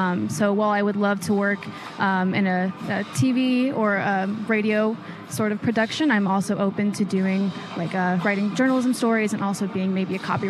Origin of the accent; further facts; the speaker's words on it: Lincoln, Nebraska, United States; I grew up in Lincoln since I was about 5 or 6.